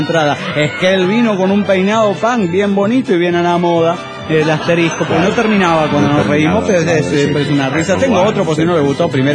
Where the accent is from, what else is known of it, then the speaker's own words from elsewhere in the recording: Managua, Nicaragua; de Managua, Nicaragua.